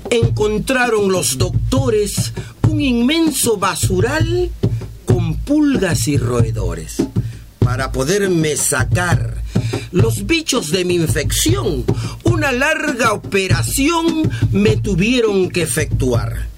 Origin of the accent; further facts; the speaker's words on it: Peru; porque soy ciudadano peruano, ¿no?